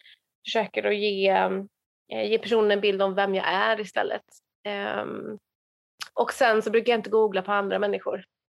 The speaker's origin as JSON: {"language": "Swedish", "town": "Rottneros", "region": "Värmland", "country": "Sweden", "tie": "born or raised there", "said": "Jag är uppväxt på landet i Rottneros, bredvid en skidbacke, liksom på ett berg som heter Finnfallet, bredvid Skisunne."}